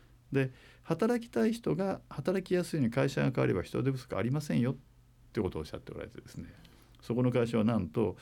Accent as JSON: {"language": "Japanese", "town": "Miyama", "region": "Kyoto", "country": "Japan", "tie": "born or raised there", "said": "特に私は美山の山奥で生まれ育って"}